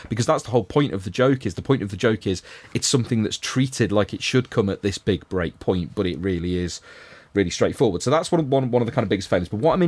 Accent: Liverpool, North West England, United Kingdom; Like, you know, I've always, as a Scouser, I've never liked the Scousers, partly because I think Harry Enfield's Scouse accent is appalling.

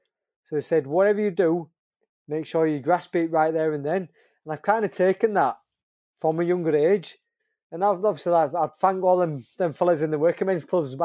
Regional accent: Leeds, Yorkshire and the Humber, United Kingdom; I'm from Leeds.

